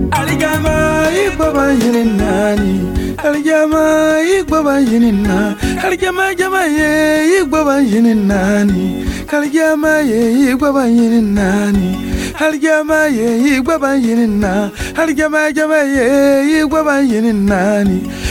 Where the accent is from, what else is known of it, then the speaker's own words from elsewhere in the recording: Côte d’Ivoire; now in Burkina Faso; Je suis né en Côte d'Ivoire. J'ai grandi en Côte d'Ivoire. Et c'est dans les années 2000 que je suis arrivé dans mon pays, le Burkina Faso.